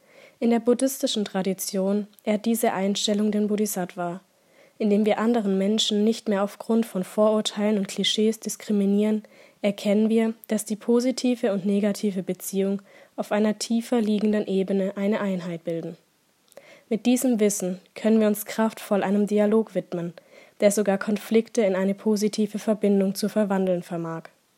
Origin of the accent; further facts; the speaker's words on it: Pforzheim, Baden-Württemberg, Germany; ich komme aus Pforzheim